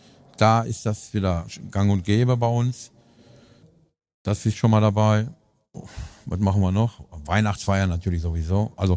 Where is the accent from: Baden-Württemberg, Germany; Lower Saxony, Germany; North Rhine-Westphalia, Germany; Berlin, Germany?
North Rhine-Westphalia, Germany; ich bin auf Kohle geboren. Hier, Münchner Straße, ein Stück weiter hier hoch. Und ich bin mit Schalke groß geworden.